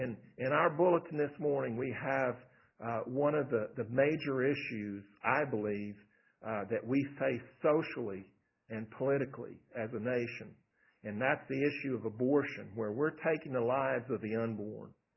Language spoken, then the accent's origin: English; Texas, United States; I grew up out in West Texas. Out there, there's a Spade Ranch.